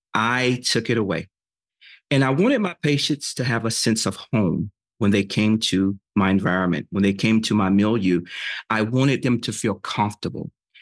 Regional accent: Hampton, Georgia, United States; accent: Southern; I'm from the South, and I guess if I keep talking, you'll be able to hear it. But Hampton, Georgia, so I grew up in this town.

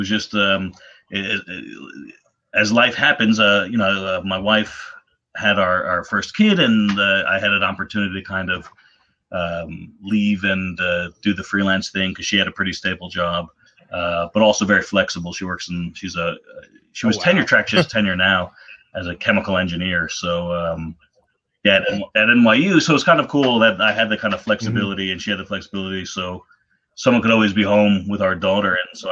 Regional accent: New York City, New York, United States; I live in New York City and I grew up in the New York area, and I would do conventions ever since like seventh grade

